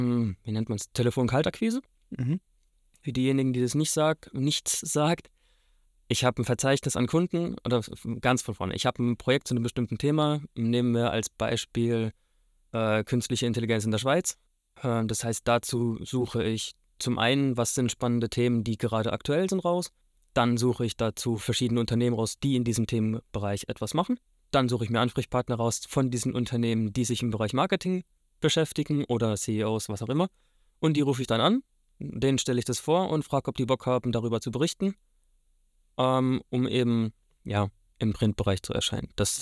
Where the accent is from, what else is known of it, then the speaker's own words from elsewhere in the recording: Rhineland-Palatinate, Germany; Ich bin Pfälzer Urgestein. Ich komme hier direkt aus der Gegend, wohne auch mittlerweile in Germersheim. Wahrscheinlich, wenn die Folge rauskommt, 32 Jahre alt.